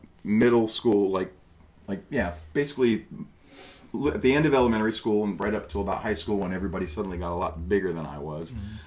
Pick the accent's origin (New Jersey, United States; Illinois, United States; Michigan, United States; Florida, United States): Florida, United States; Orlando; I am a born and raised Orlandoan. I was actually born at Winter Park Memorial Hospital, the same hospital that my mother was born at.